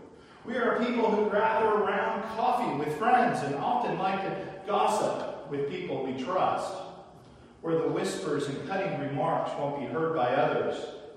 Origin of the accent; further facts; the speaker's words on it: California, United States; moved away; we're from California and we still have to use the lingo, even though we're former Californians and don't identify with the politics of the state.